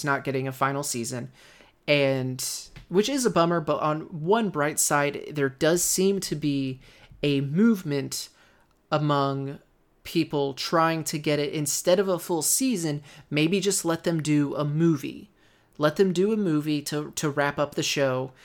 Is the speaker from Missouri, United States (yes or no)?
yes; Missouri, United States; Granted, I'm a moron from Missouri who doesn't have the slightest idea of what it takes to go from transitioning from a television show to a movie